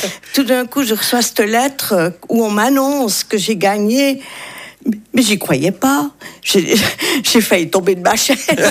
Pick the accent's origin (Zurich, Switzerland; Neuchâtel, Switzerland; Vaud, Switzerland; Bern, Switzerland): Zurich, Switzerland; comme je suis née à Zurich et que j'ai fait mes écoles à Zurich